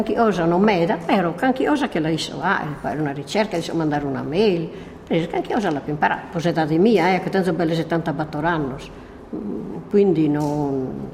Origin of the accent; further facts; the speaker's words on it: Gavoi, Sardinia, Italy; Io sono di Gavoi e che sono in Macumere 64 anni.